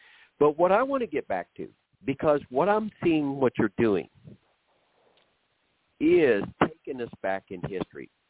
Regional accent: Oklahoma, United States; I grew up poor in Oklahoma, and I did not consider myself poor.

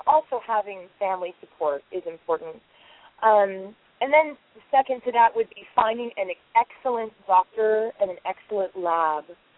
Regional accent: California, United States; I grew up in California, a country girl, and in a very strong, loving family

